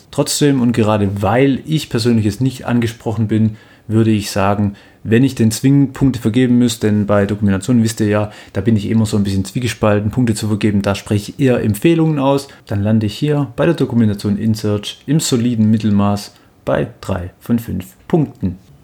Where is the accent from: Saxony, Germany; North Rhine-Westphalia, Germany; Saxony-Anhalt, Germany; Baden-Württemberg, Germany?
Baden-Württemberg, Germany; ich komme aus dem Raum Stuttgart, da würde zum Beispiel nur Pforzheim, Ulm oder Baden-Baden in Frage kommen. Alles Standorte, die ungefähr eine Stunde von mir entfernt sind